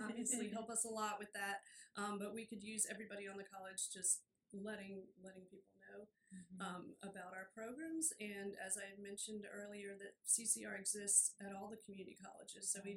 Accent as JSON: {"language": "English", "region": "Florida", "country": "United States", "tie": "born there", "said": "Both. I was born in Florida, so."}